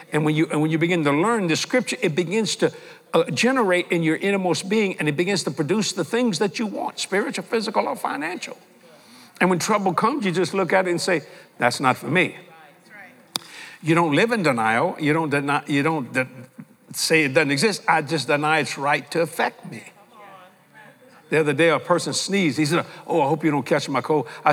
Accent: New Orleans, Louisiana, United States; also born or lived in Houma; because I'm a New Orleans boy. I was raised here on the West Bank of New Orleans. And to make a long story short, God sent my mom and dad to Houma.

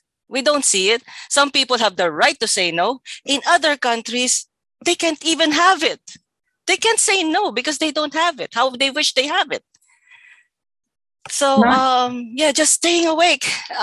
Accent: Philippines; So I just declared myself as a Filipino.

